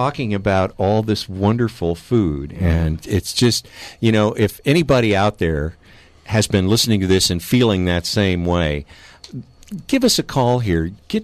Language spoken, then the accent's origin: English; Tennessee, United States; one of the expressions I used to hear when I was a boy growing up in Tennessee